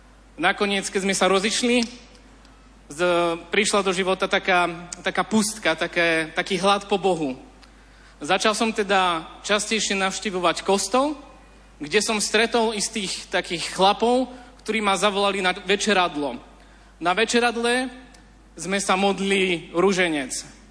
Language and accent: Slovak; Banská Bystrica, Banská Bystrica Region, Slovakia; now in Kraków, Poland; pochádzam z Banskej Bystrice a som seminarista misijnej spoločnosti svätého Vincenta de Paul a momentálne študujem v Krakove.